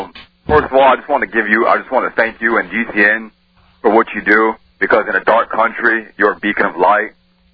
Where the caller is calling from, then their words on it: Waco, Texas, United States; I'm calling you from Waco, sir.